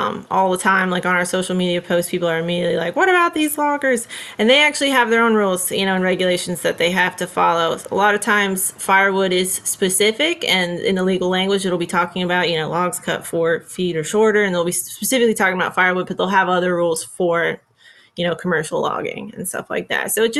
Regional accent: Pennsylvania, United States; I'm from Pennsylvania.

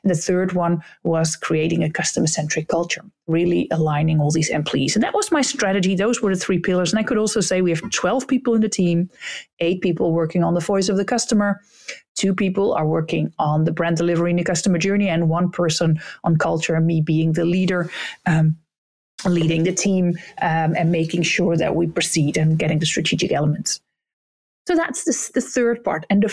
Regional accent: Texel, North Holland, Netherlands; I always shared that I came from Texel, where I grew up and where I had my first job

